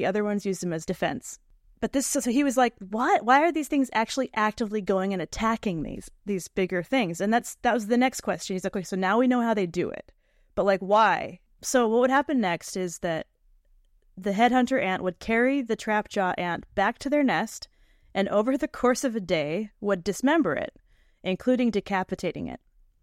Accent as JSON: {"language": "English", "region": "Florida", "country": "United States", "said": "these are special to me because they're from Florida and I'm from Florida."}